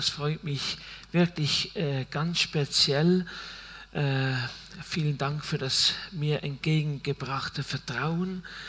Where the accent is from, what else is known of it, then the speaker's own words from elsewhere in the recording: Basel-Landschaft, Switzerland; moved away; also born or lived in Chile / Argentina; Ursprünglich komme ich aus dem Kanton Basel-Land und bin dort im Kreise eine Familie aufgewachsen mit 5 anderen Geschwistern, mit Vater und Mutter. Und dann sind wir 10 Jahre in Chile gewesen und 16 Jahre in Argentinien.